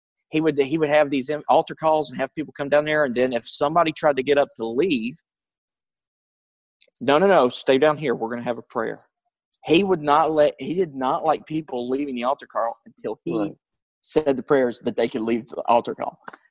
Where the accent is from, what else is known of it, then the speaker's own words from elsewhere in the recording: North Carolina, United States; a Southern Baptist church that my brother was affiliated with and my hometown in North Carolina called me up